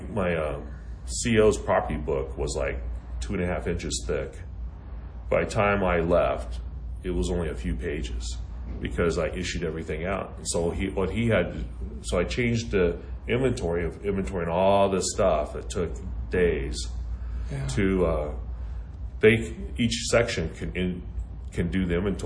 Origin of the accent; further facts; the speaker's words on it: Oakland, California, United States; And that was interesting because I grew up in Oakland, California.